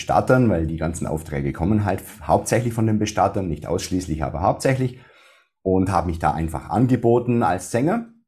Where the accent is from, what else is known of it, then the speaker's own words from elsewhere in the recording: Baden-Württemberg, Germany; accent: Swabian; Ursprünglich komme ich ja aus dem Dialekt, auch aus dem Schwäbischen, hört man bestimmt noch ein bisschen raus.